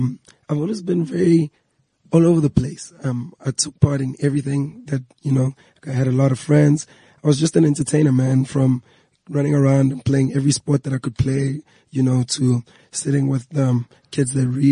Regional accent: Durban, KwaZulu-Natal, South Africa; And growing up in Durban, the slang is different, the way you act, and it's very different.

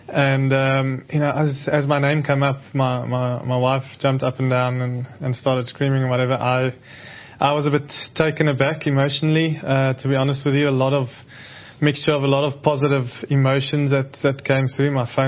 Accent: South Africa; as a South African supporter and a very proud South African, patriotic person.

